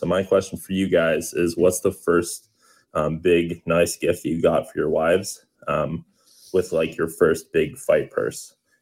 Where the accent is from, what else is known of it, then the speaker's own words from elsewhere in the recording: Toledo, Ohio, United States; Hey, guys. … I'm from Toledo, Ohio.